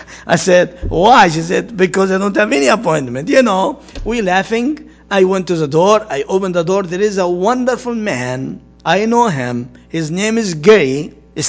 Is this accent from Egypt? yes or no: yes; Egypt; You know, we are from Egypt.